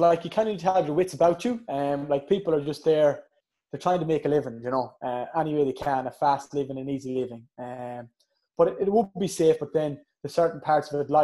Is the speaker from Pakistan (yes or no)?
yes; Harunabad, Punjab, Pakistan; now in United Kingdom; at the smaller villages where I grew up in Harunabad, so that's where my family are based.